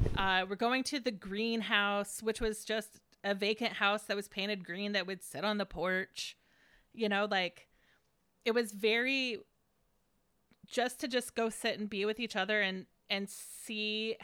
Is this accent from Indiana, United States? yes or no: yes; Terre Haute, Indiana, United States; Central Indiana. I'm from Terre Haute.